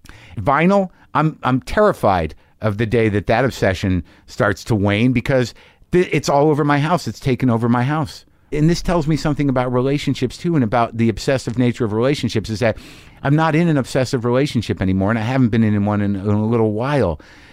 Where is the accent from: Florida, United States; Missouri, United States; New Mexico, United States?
New Mexico, United States; Albuquerque; I'm from Albuquerque.